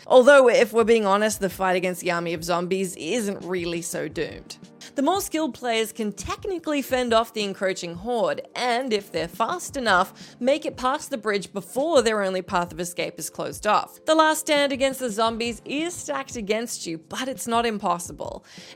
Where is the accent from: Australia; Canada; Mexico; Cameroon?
Australia; accent: Australian; or if you'd rather I not use my Australian accent, Coulter